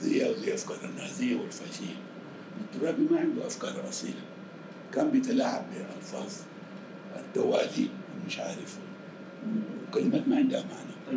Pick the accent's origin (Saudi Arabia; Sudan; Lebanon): Sudan; الاسلاميين عندنا في السودان